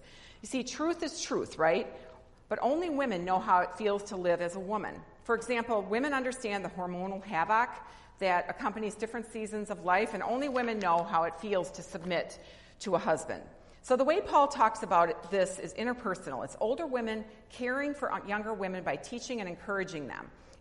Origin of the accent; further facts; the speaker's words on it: Kenosha, Wisconsin, United States; I'm from Kenosha, Wisconsin. Racine's just like the city right above us.